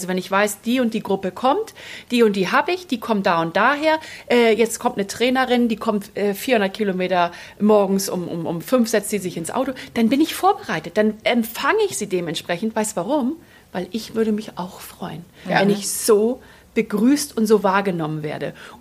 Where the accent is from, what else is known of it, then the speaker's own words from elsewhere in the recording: Northern Germany, Germany; Und dann gibt es von mir als Norddeutsche ein fröhliches Moin.